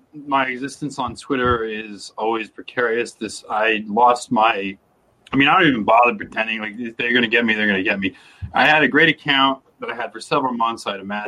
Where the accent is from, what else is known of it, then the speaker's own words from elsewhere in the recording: United States; I'm American. We tend to have we don't really take the royals too seriously over here.